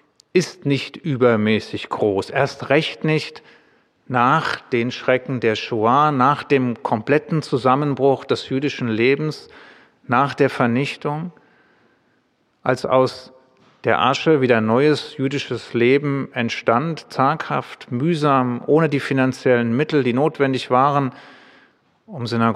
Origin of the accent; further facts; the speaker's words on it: Darmstadt, Hesse, Germany; Ich bin aufgewachsen in Darmstadt. Ich bin zur Schule gegangen in Darmstadt, damals ans Ludwig-Georgs-Gymnasium.